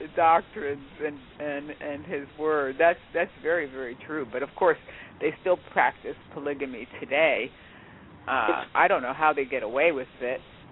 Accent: New Jersey, United States; being born and raised in New Jersey, I didn't think that there was so much space left in the world until I went out west

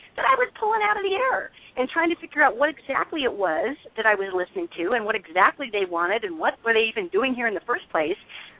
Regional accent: Montana, United States; now in Los Angeles, United States; I'm from Montana originally, even though I'm in Los Angeles. That's where I'm calling from you today. I've been down here for 11 years.

